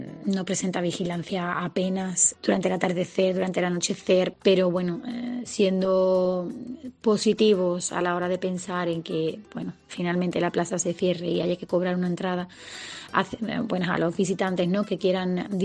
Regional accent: Seville, Andalusia, Spain; Como sevillana, la verdad es que por una parte me duele un poco que una plaza pública que siempre hemos considerado parte de la ciudad

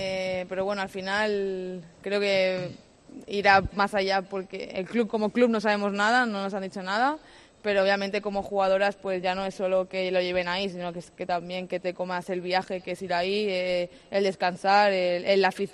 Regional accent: Balearic Islands, Spain; Como mallorquina fui consciente de lo que sufrieron las mujeres de los jugadores

